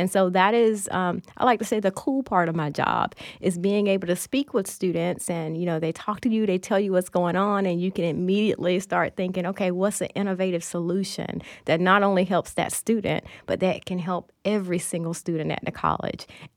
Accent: Dublin, Georgia, United States; I grew up in Dublin, Georgia, which is a very small town in central Georgia. So very small. Everyone knows everyone. My graduating class only had 100 students in it.

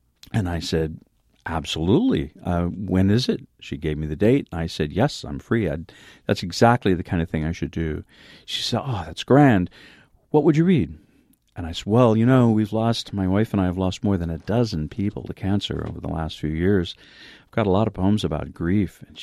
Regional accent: Fidalgo Island, Washington, United States; I grew up on Fidalgo Island, and when I was a kid, there was a tiny country store nearby where I lived

